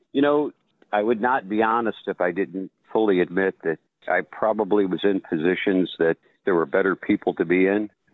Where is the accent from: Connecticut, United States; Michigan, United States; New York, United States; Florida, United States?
Michigan, United States; Detroit; but I grew up in and around the Detroit area, Detroit, Michigan, and I actually joined the Army on my 17th birthday.